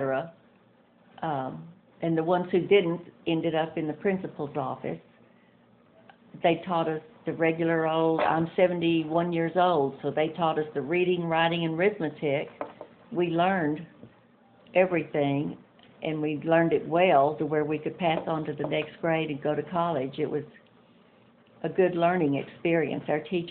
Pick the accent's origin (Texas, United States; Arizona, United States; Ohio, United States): Texas, United States; Lytton Springs; I grew up in Lytton Springs, Texas. I went to Lockhart High School, which is about 30 miles from Austin, and it was a small town. Everybody knew everybody. Everybody took care of each other. It was just a great place to grow up.